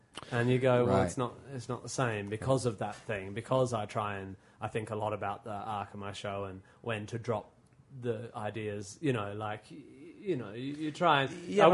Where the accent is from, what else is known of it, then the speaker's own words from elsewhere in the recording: Australia; now in London, United Kingdom; I mean, I'm Australian, but I live in London.